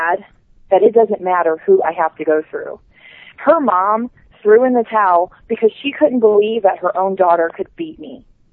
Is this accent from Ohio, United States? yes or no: yes; Ohio, United States; just because we're from Ohio, just because we're from the Midwest.